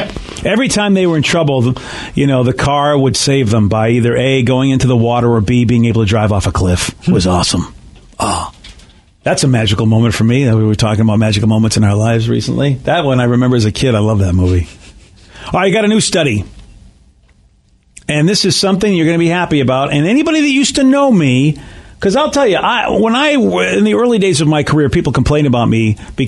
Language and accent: English; Boston, Massachusetts, United States; growing up in the Boston area, home of Dunkin' Donuts